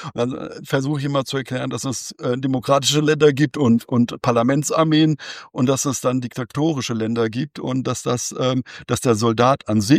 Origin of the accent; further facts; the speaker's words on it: Hesse, Germany; jetzt komme ich aus dem Hessischen